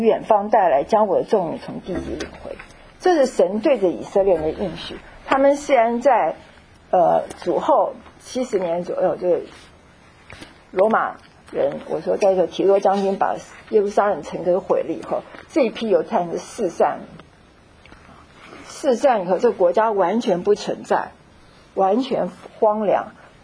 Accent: China

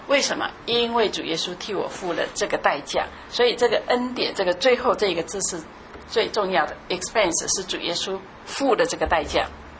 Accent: China; 可是我们中国人传了几千年啊，一直是这样传的。

